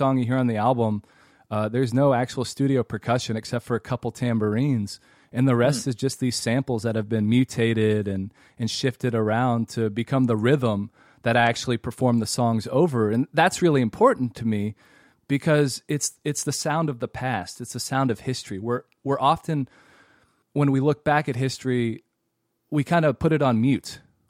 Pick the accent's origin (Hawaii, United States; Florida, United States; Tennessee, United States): Tennessee, United States; So like for me growing up in Tennessee, that torn-intuitedness was really